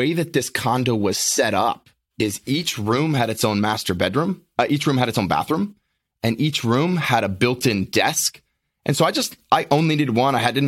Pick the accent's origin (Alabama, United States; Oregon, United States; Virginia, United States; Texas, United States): Virginia, United States; Lynchburg; So born and raised in Lynchburg, Virginia, 8 brothers and sisters, kind of a sheltered family, homeschooled, and got involved in martial arts real young.